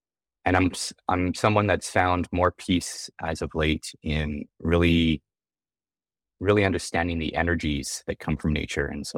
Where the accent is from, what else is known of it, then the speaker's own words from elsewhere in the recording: British Columbia, Canada; also born or lived in Brazil; So I grew up in Canada. I was actually born in Brazil, but grew up most of my life in Canada. I grew up in the mountains of Canada, actually, in a little place over on the West Coast. We grew up on a farm